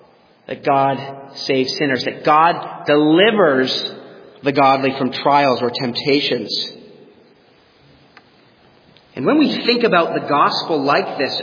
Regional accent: Canada; Or as they do in my home country of Canada, tobacco companies are legally required to put graphic images on their packaging.

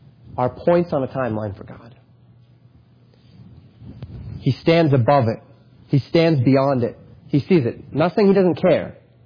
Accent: Colorado, United States; This is particularly, I grew up in Colorado. This is particularly true out there because you go from flat plains to huge mountains.

